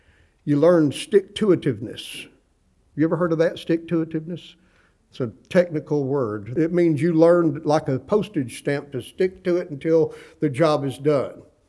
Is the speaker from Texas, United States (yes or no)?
yes; Texas, United States; I grew up in West Texas, and God didn't give the people in West Texas a lot of water.